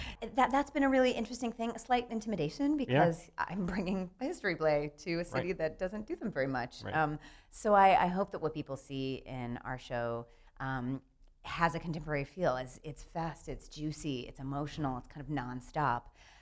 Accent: Georgia, United States; I grew up in right outside of Atlanta, Georgia. Not the biggest theater town in the world

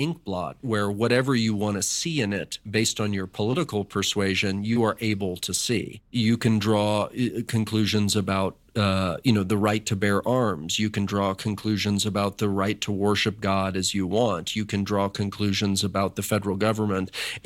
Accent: Dallas, Texas, United States; I was a kid growing up in Dallas, Texas, and it was this iconic event.

